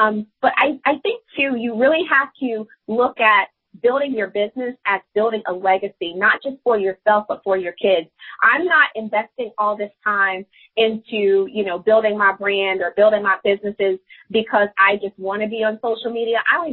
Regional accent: Arkansas, United States; I was born and raised in Arkansas, so I am country by default.

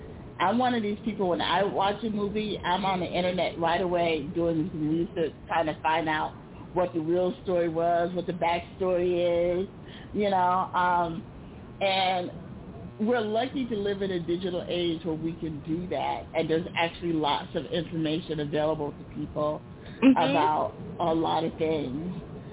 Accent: Milwaukee, Wisconsin, United States; also born or lived in Humboldt, Tennessee; now in Oakland, United States; I was born in Humboldt, Tennessee, many, many decades ago. But I grew up from the 80s on until the 2000s in Milwaukee.

